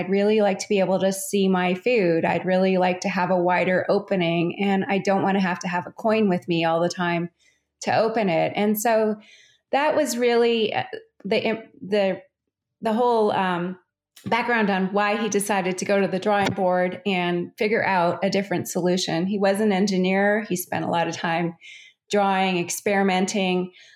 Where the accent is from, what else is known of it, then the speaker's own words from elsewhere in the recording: Calgary, Alberta, Canada; I grew up in Calgary, which is just at the base of the Rocky Mountains in Canada.